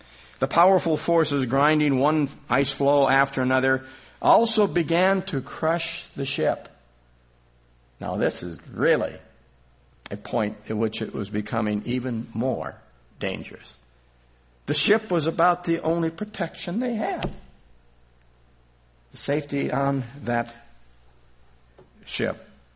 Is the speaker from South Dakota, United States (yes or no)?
yes; South Dakota, United States; I grew up in South Dakota, you know, spent 18 years there in blizzards that were so intense that couldn't see a couple of feet in front of us.